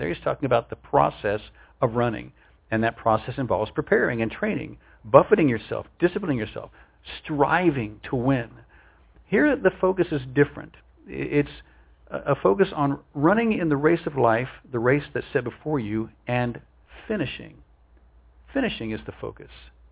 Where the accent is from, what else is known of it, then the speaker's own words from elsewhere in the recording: West Virginia, United States; Where I grew up in West Virginia, the main brand of milk and ice cream at the supermarket was Borden's.